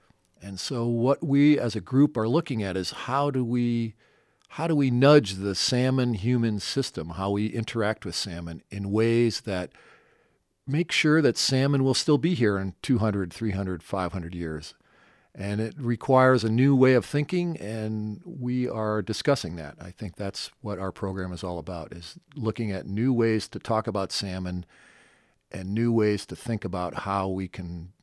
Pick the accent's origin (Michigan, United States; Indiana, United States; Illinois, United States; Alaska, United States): Alaska, United States; Kodiak; me and Freddie Christensen from Old Harbor, we're from Kodiak.